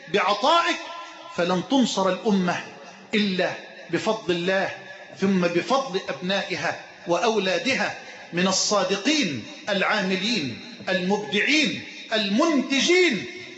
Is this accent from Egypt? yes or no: yes; Egypt; اللهم اجعل بلدنا مصر أمنا أمانا سخاء رخاء